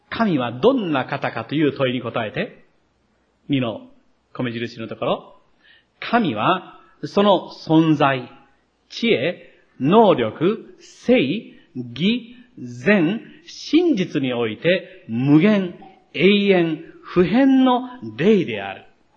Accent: Takamatsu, Kagawa, Japan; 私は高松に育っていましたので、日曜日の礼拝が終わると、すぐに高松の港に行って、船に乗って、高松の真ん前にある、メギ島

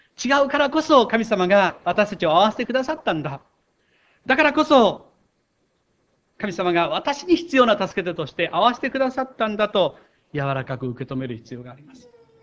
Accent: Kochi, Japan; 土佐の高知で生まれ育った私とは

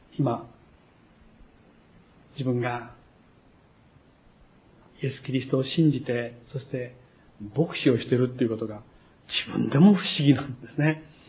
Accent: Kochi, Japan; born there; also born or lived in Takamatsu; 私が四国の高知の生まれで、そして高松にずっといたということを聞くと

